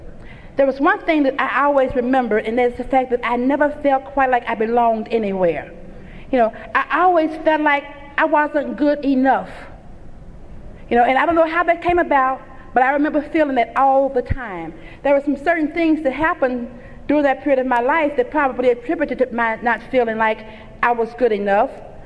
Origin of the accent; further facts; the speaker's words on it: Memphis, Tennessee, United States; I grew up in Memphis, Tennessee, and I grew up in that part of the part of the country that was into segregation real heavy when I was growing up as a child.